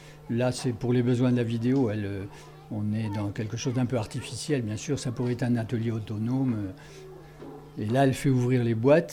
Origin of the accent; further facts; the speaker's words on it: Bordeaux, Nouvelle-Aquitaine, France; Je suis bordelais, donc je date.